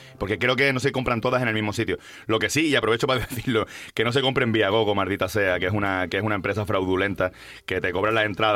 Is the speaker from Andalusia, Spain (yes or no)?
yes; Málaga, Andalusia, Spain; Yo soy de Málaga, vamos.